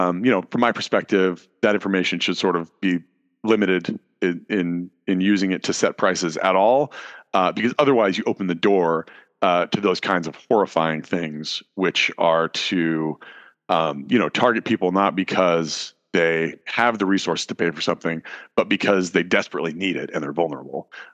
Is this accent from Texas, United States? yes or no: no; Grass Valley, California, United States; I will say that I grew up in Grass Valley in California